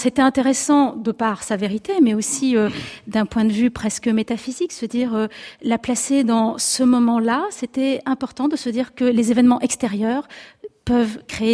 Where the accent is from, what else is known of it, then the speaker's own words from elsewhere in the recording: Paris, Île-de-France, France; moi déjà en tant que parisienne